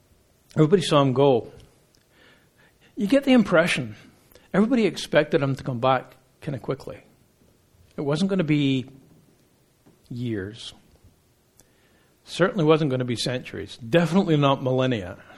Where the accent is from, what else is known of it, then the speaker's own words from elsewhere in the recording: Burlington, Ontario, Canada; You know, I'm from Burlington. Apparently there's some famous people from Burlington.